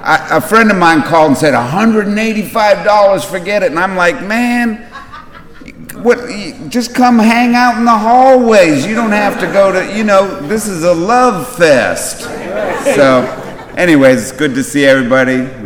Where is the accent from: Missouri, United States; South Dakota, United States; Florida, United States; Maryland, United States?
Maryland, United States; Kensington; I'm from Kensington, Maryland, not far away. Took the metro in.